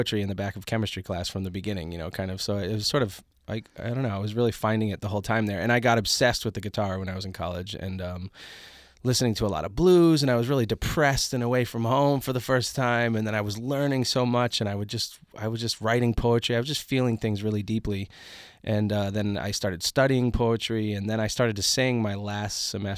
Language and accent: English; Peabody, Massachusetts, United States; I'm from Peabody, Massachusetts, north